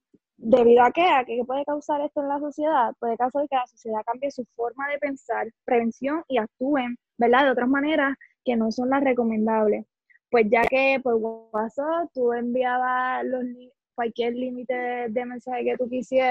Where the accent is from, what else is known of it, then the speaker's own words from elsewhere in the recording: Manatí, Puerto Rico; yo soy de lejos, yo soy de Manatí. Viajo literalmente más de una hora